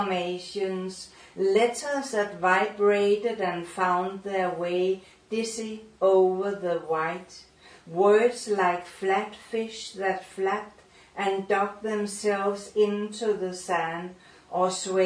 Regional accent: Denmark; first language Danish; English is a second language; I mostly read in English, but I give you few examples in Danish. and I start with my mother tongue.

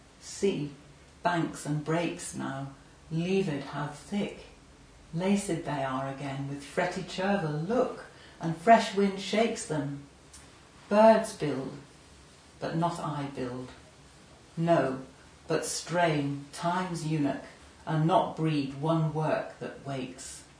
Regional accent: Northern Ireland, United Kingdom; I grew up in Northern Ireland, and as children we were often taken round the west of Ireland by our parents

